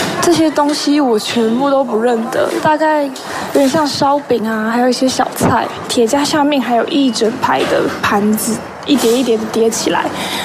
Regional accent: Taiwan; 我们第一次来这边，第一次来北京，我是台湾人。

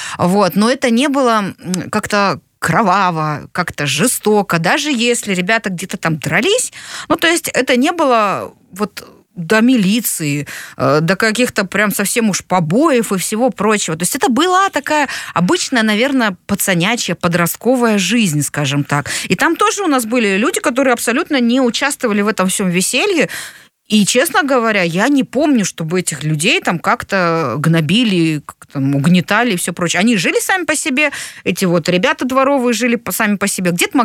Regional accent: Bishkek, Kyrgyzstan; я выросла в Бишкеке на Дзержинке, тогда это был район Дзержинка, Нижняя Разбекова там

